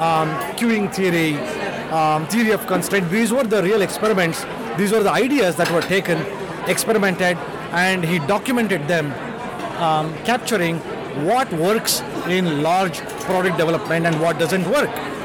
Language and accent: English; Australia; I'm really proud that being an Australian